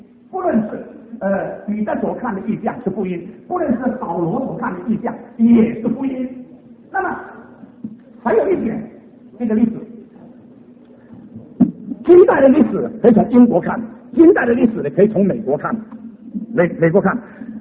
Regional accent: Singapore; 新加坡，我本身是新加坡人，所以我对新加坡很熟悉。

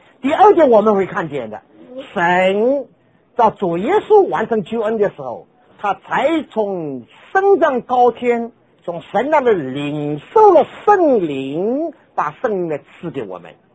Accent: China; 亲爱的弟兄姊妹，我们中国人做基督徒啊

